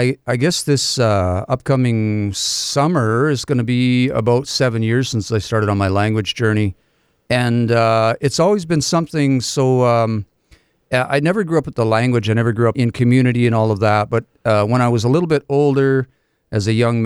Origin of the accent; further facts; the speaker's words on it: Canada; growing up in Treaty 6 territory, right?